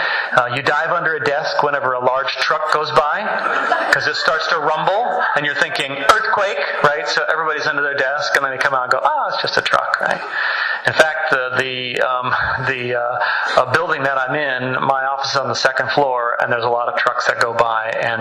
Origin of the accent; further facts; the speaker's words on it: California, United States; I am from California.